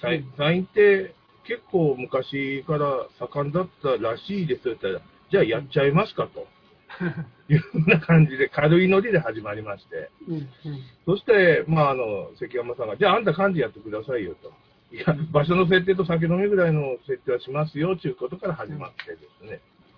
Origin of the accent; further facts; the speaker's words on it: Hiroshima, Japan; 広島の方でですね、私の地元の。